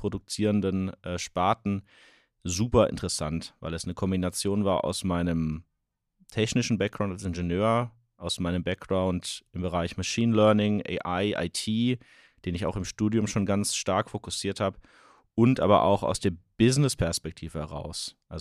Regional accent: Rhineland-Palatinate, Germany; born there; bin 30 Jahre alt, bin gebürtiger Rhein-Hesse, komme aus der Nähe von Mainz

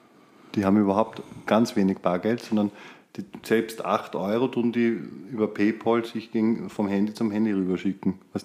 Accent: Bad Wimsbach-Neydharting, Upper Austria, Austria; Ganz in der Nähe von meiner Heimat. Bad Wimsbach, Hatting.

